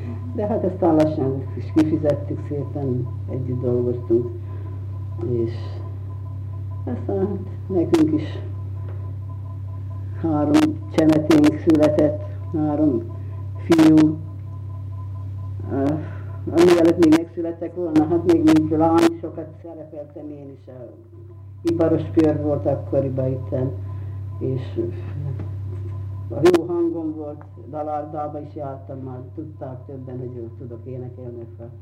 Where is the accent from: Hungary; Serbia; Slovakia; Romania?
Slovakia; Šahy, Nitra Region; itt születtem Ipolyságon, sőt azt hiszem még a tizedik ősöm is